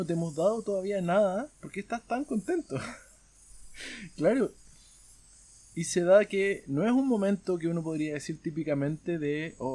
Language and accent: Spanish; Chile; Yo soy de Chile y en los países latinoamericanos es algo muy divertido